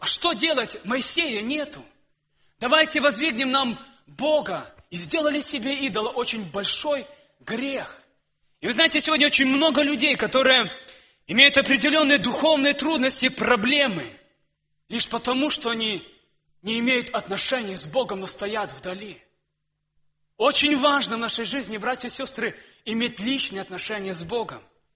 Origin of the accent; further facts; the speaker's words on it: Russia; мы с родом с России